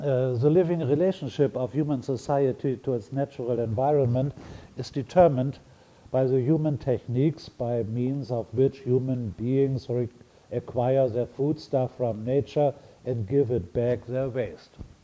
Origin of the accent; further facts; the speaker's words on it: Hamburg, Germany; The sea level will rise so that my hometown, Hamburg, may disappear together with a lot of islands in the Pacific.